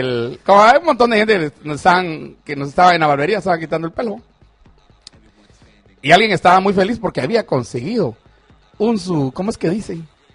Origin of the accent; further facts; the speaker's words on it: Chimaltenango, Guatemala; Pues pero así me decían a mí de niño allá, en Chimaltenango.